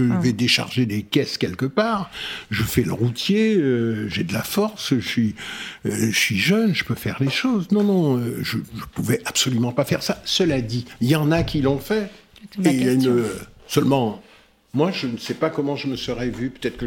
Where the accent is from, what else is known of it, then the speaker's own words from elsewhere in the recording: France; que je paye moi aussi en tant que Français